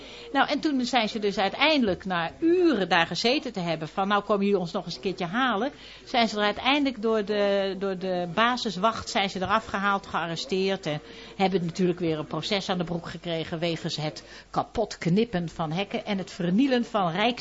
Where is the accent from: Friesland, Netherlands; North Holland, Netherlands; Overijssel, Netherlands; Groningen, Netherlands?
Friesland, Netherlands; Ik kom sowieso al uit Friesland.